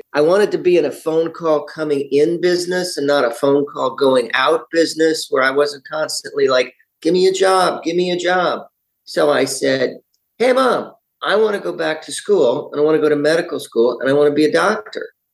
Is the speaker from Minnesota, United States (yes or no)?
no; La Jolla, California, United States; I grew up in San Diego, California. I'm a California boy. I grew up in a little community called La Jolla and went to La Jolla High.